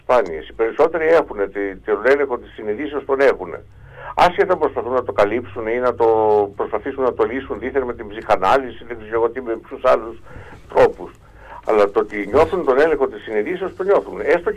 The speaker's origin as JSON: {"language": "Greek", "town": "Rethymno", "region": "Crete", "country": "Greece", "said": "γιατί και εγώ κριτικός είμαι από το Έθιμνο."}